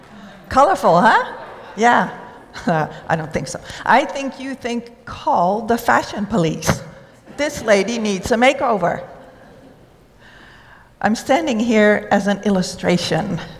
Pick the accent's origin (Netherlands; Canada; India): Netherlands; Well, I am from the Netherlands.